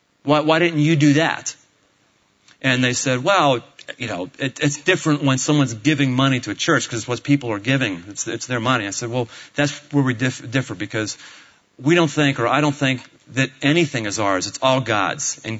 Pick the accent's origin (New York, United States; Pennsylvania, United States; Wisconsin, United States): Pennsylvania, United States; Pittsburgh; now in Cincinnati, United States; Because you knew that I was born and bred in Pittsburgh. 30 years, born and bred.